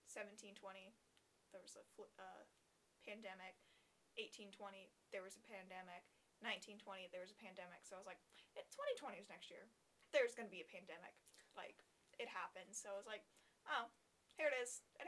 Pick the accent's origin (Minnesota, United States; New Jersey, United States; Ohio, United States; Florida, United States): Florida, United States; Port St. Joe; I lived in my hometown of Port St. Joe, Florida, seven and a half hours from campus. Small town, smaller than the population of the school.